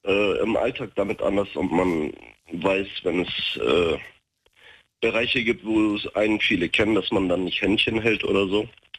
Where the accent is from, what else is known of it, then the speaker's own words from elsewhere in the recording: Turkey; Als Türke.